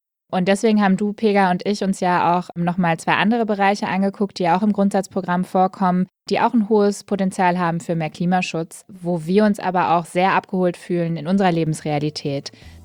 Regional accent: Eifel, Germany; Ich bin aber tatsächlich auf dem Land groß geworden, habe deshalb auch einen Führerschein. Ich bin in der Eifel aufgewachsen

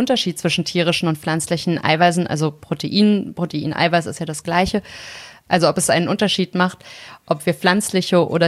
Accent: Hesse, Germany; Und ich komme ja aus Nordhessen

